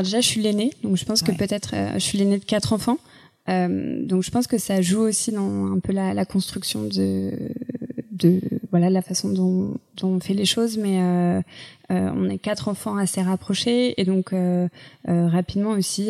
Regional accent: Paris, Île-de-France, France; also born or lived in Aubervilliers / Reims; Région parisienne, ce qui fait que moi j'ai grandi Paris, région parisienne. Ouais. Je suis partie vivre à Reims au collège.

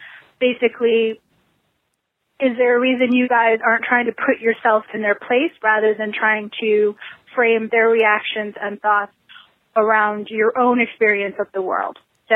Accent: Chicago, Illinois, United States; I'm from Chicago.

